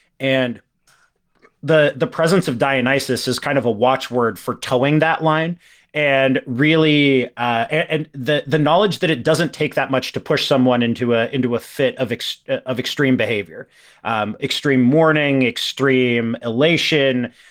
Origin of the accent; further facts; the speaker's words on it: Washington, United States; there was a fairly sizable river that ran through my hometown, the Yakima River.